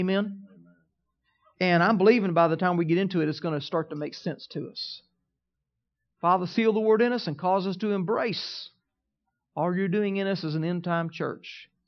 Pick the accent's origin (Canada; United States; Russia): United States; I'm an American. Why? I ceased to be considered part of my past lineage from that land.